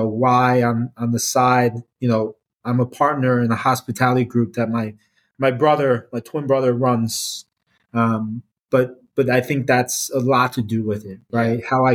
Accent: Philadelphia, Pennsylvania, United States; No, I grew up in Philadelphia.

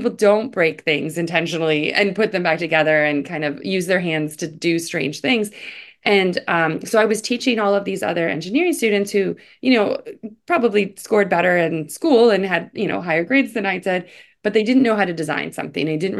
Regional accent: Ohio, United States; I grew up in Ohio in a small town outside of Cleveland.

